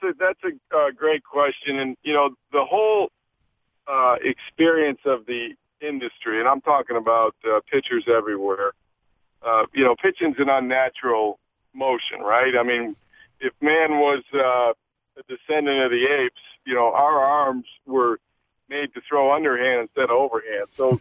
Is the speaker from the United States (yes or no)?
no; Canada; Well, the I'm a Canadian, eh?